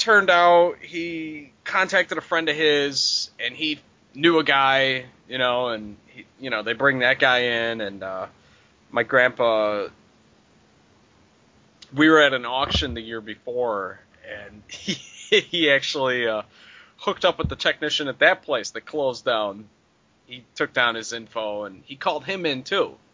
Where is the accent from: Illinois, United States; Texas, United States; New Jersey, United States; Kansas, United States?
Illinois, United States; Crete; I was born in the south suburbs. I am originally from Crete, Illinois, which is a south suburb. It's roughly 35 miles south of Chicago.